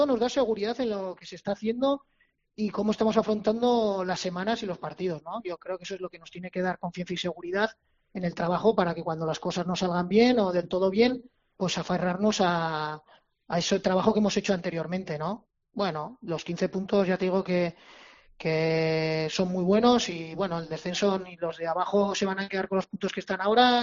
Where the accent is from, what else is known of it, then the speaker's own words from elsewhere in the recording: Navarre, Spain; yo soy muy muy cabezón como buen navarro